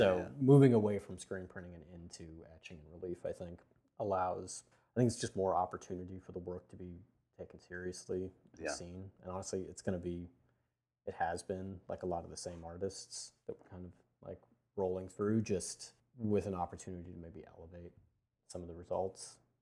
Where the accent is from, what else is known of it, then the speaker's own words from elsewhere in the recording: Santa Cruz, California, United States; And then I'm from Santa Cruz, so it was like skate graphics and surf graphics.